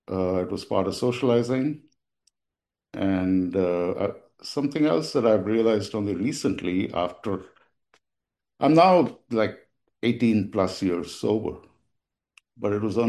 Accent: India; I grew up in India. And I basically it was a pretty happy childhood.

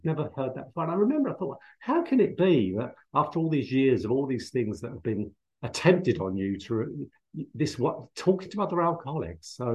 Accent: England, United Kingdom; also born or lived in Dublin; Because we left Dublin to come to England when I was about 3 years old

